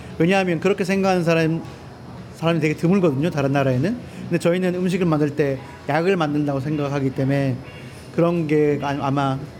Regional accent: South Korea; 저는 한국 사람이기 때문에 네, 거기서 많이 보람이 있죠.

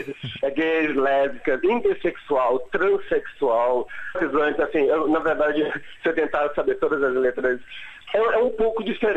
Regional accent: Pará, Brazil; now in São Paulo, Brazil; eu sou natural do Pará. Então, assim, é diferente a mentalidade do Pará e de São Paulo.

